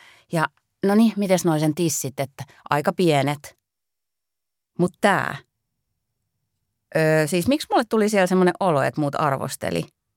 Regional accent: Imatra, South Karelia, Finland; Mä siis oon käynyt uimahallis aina lapsena ja teininä Imatralla.

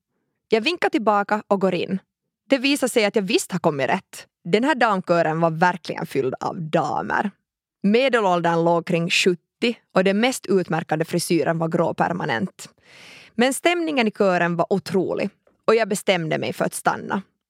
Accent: Ekenäs, Uusimaa, Finland; now in Oslo, Norway; När jag flyttade till Oslo kände jag ingen där. Hemma i Ekenäs hade jag alltid sjungit i kör

